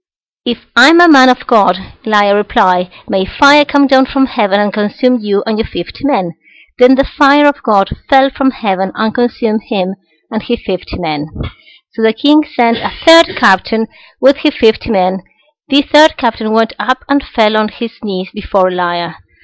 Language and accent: English; Dublin, Leinster, Ireland; I'm from Dublin